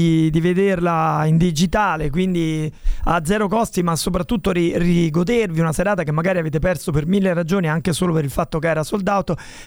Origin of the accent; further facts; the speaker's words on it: Rome, Lazio, Italy; scusa la pronuncia ma sono romano